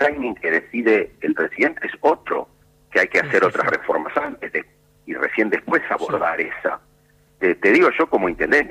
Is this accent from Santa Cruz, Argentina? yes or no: no; Santos Lugares, Buenos Aires Province, Argentina; Yo nací acá en Castelo, me crié en Santos Lugares y veía un distrito muy parado, muy abandonado.